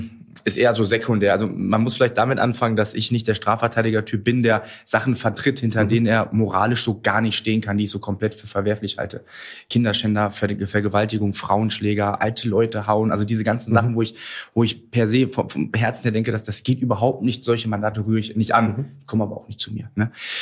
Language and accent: German; Duisburg, North Rhine-Westphalia, Germany; Aber ich komme aus Duisburg-Marxloh. Also auch etwas, was man so sozialen Brennpunkt nennt.